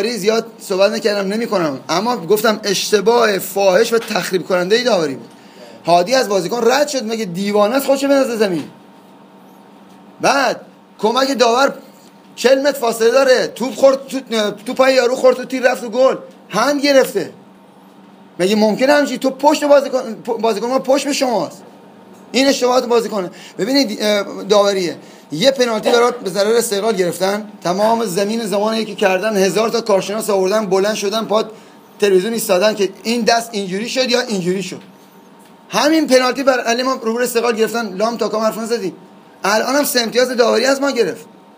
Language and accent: Persian; Khuzestan, Iran; به عنوان یک خوزستانی من قبل از فصل 4-5 تا پیشنهاد بسیار عالی داشتم